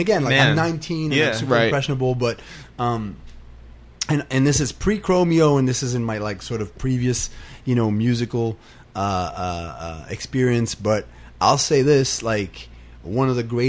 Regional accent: Montreal, Quebec, Canada; I came from Montreal

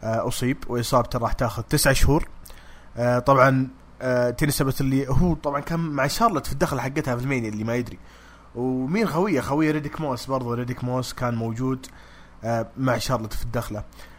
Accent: Saudi Arabia; عندنا في السعودية العمدة عمدة حي

